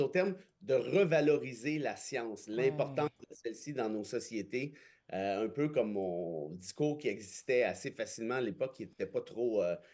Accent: Mont-Laurier, Quebec, Canada; Moi, je viens de Mont-Laurier.

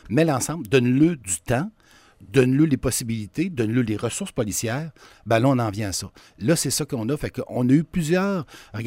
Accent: Quebec, Canada; Je viens de la Beauce, moi, là.

